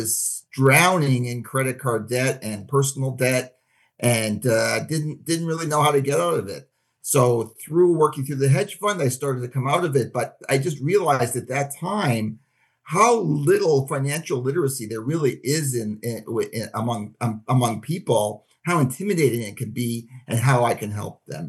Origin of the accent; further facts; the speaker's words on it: Toronto, Ontario, Canada; now in United States; I came down from Toronto in the early 90s. I grew up in Toronto